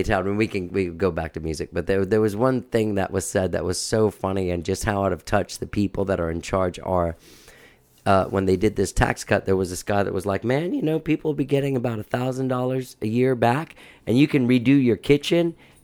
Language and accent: English; Mexico; now in United States; I grew up living in Mexico and like I feel very close to cultures that are even outside of the United States, my own Spanish and Latin culture.